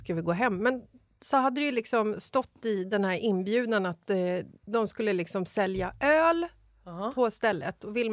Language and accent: Swedish; Sweden; Vi är svenskar.